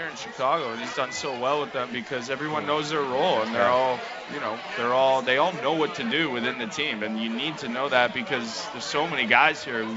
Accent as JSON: {"language": "English", "town": "Toronto", "region": "Ontario", "country": "Canada", "tie": "born or raised there", "said": "Obviously, I grew up in Toronto, so I saw those guys a lot."}